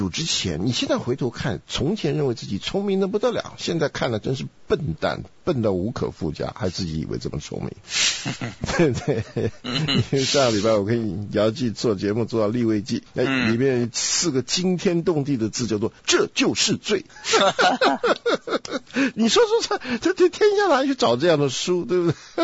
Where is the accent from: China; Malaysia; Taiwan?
China; 我们从中国来，是不是？中国有这个几千年的酱缸文化。